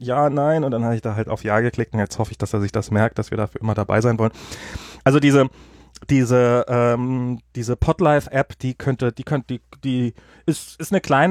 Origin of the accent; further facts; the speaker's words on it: United States; hier für mich als Amerikaner.